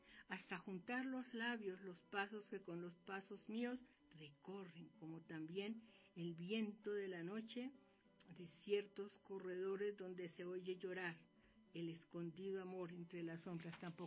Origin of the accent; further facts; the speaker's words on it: Bogotá, Colombia; como soy de Bogotá, entonces me los petaqueo